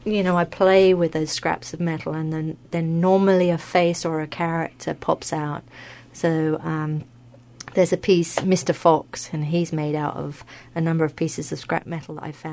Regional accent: England, United Kingdom; moved away; also born or lived in Sydney, Australia; I think that I've been living here for 5 years. We moved here from Sydney, Australia. That's why I have a funny accent. I'm originally from England.

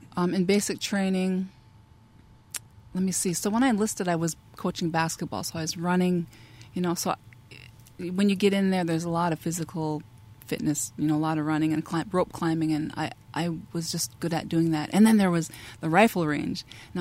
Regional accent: Cass Lake, Minnesota, United States; So I grew up in Cass Lake, and I never really went anywhere.

